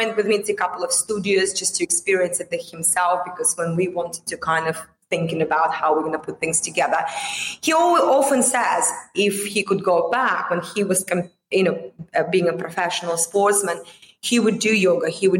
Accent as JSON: {"language": "English", "country": "Russia", "second_language": "English", "moved": "yes", "said": "when I came from Russia, it was just not like, I didn't know what it was."}